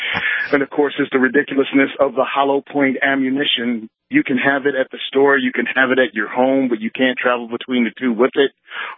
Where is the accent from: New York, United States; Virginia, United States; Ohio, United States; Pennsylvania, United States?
Virginia, United States; moved away as an adult; now in New Jersey, United States; I'm from Virginia originally, where we had a lot of freedom when I was growing up in regards to firearms. And then I joined the military. And after I did my time in the Marine Corps, I got out and moved to New Jersey